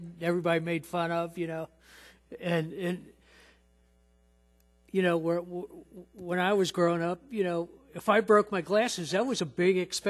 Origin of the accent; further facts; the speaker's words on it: Reading, Ohio, United States; And I can remember, I grew up in Reading, Ohio, and I can remember going down to Frisch's down on Reading Road in Roselawn